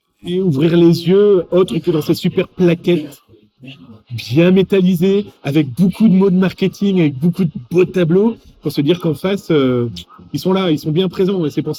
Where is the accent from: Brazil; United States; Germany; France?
France; accent: French; J'ai déjà du mal avec mon accent français